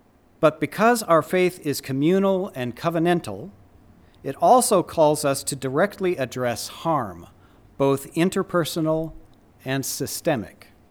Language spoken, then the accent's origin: English; Minnesota, United States; I grew up in Minnesota, and early on, I internalized a set of contradictions that seems to me to be particularly Minnesotan.